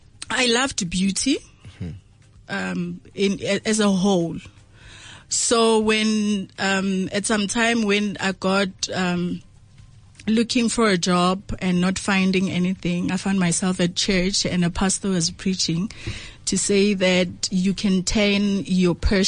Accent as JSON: {"language": "English", "town": "Venda Chikudini", "region": "Limpopo", "country": "South Africa", "said": "married to Maraga Neja. I'm from Venda Chikudini."}